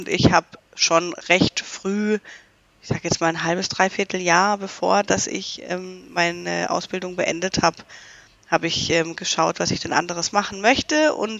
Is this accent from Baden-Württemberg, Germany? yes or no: yes; Lörrach, Baden-Württemberg, Germany; Ich bin aufgewachsen, auch in Lörrach, geboren in Lörrach, aufgewachsen in Lörrach. Meine Schule in Lörrach gemacht, die Ausbildung in Lörrach gemacht. Also ich bin immer am gleichen Ort geblieben tatsächlich.